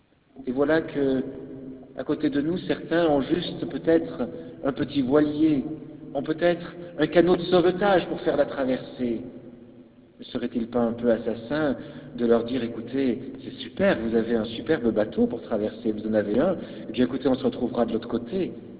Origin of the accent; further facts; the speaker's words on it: France; Car il n'y a qu'à regarder chez nous en France.